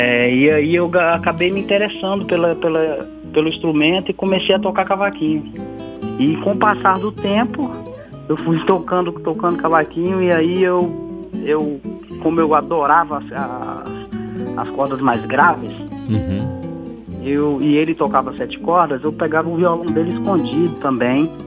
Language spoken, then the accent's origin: Portuguese; Minas Gerais, Brazil; also born or lived in São Paulo; Eu nasci em São Paulo e fui criado em Minas Gerais pela minha família, sabe?